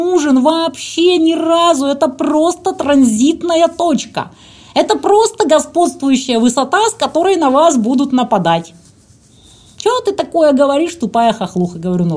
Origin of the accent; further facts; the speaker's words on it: Ukraine; А я украинка.